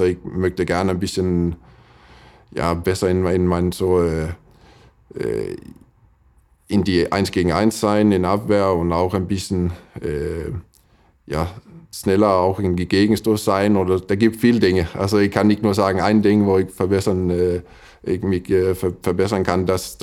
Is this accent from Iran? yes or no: no; Denmark; German is a second language; now in Flensburg, Germany; umziehen zu Flensburg als Däne. Und das war auch schnell, dass ich mir hier wohnt gefühlt.